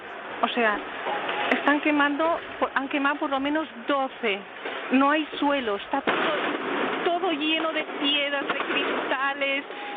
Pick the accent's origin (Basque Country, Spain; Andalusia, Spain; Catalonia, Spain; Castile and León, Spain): Catalonia, Spain; yo soy catalana.